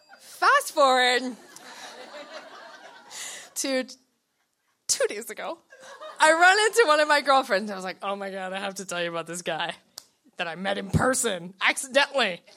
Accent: Louisiana, United States; now in Baltimore, United States; I'm from Louisiana.

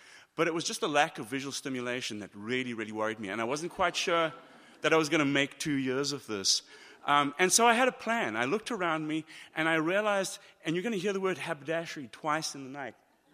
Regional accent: South Africa; I grew up in South Africa, and it was during apartheid. I grew up in the 60s and the 70s

